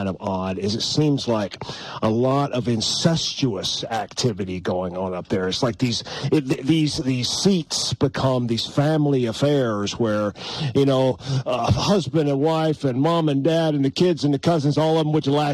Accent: the South, United States; I grew up in the South, bro, with, you know, the place that was famous historically for you would have a sheriff of a county that was the absolute king of that place

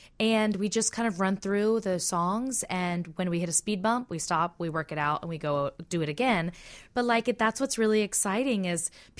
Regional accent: Gulf Breeze, Florida, United States; I'm from Pensacola, Florida. Well, Gulf Breeze, Florida. It's a small town next to Pensacola.

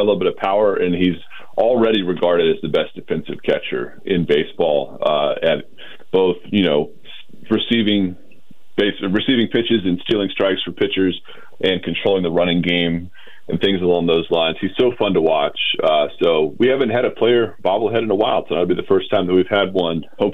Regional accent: Virginia, United States; I'm not from Richmond, but I'm from Virginia, and I've been following this, and I was coming to games here in the 90s as a kid and all this.

